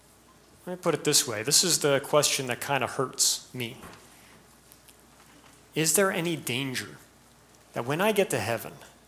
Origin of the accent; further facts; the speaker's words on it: United States; growing up in America, I know that I have been given much in terms of financial wealth and comfort.